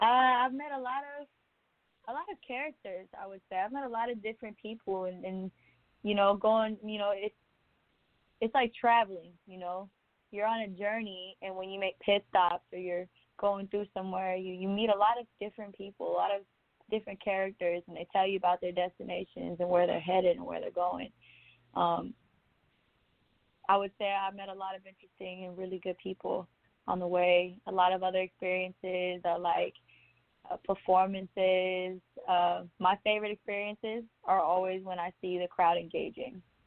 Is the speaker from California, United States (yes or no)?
yes; Sacramento, California, United States; Well, I'm coming out from Sacramento.